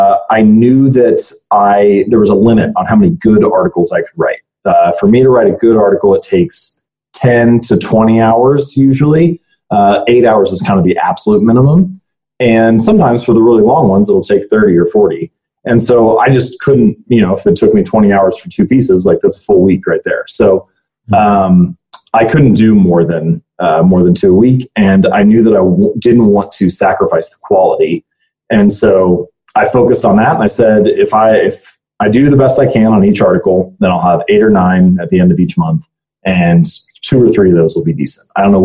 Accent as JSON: {"language": "English", "town": "Hamilton", "region": "Ohio", "country": "United States", "tie": "born or raised there", "said": "I'm an Ohio boy. I was born and raised just outside Cincinnati in a town called Hamilton, Ohio, and lived there in the same house for my whole life until I went to college."}